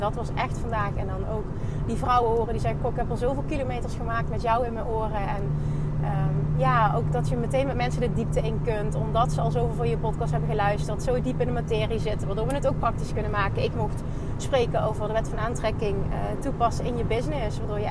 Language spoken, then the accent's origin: Dutch; Limburg, Netherlands; In Limburg, in Midden-Limburg, eigenlijk in de buurt waar ik vandaan kom.